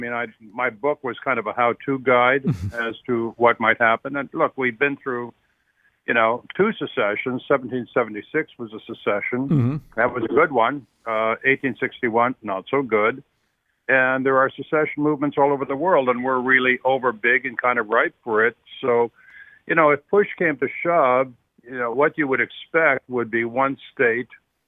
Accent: Canada; moved away; I moved here from Canada, so I saw all this.

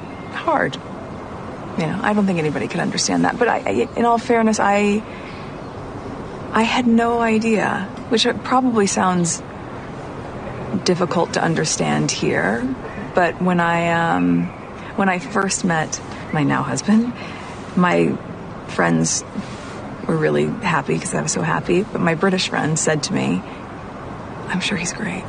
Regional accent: United States; And I very naively, I'm American, we don't have that there.

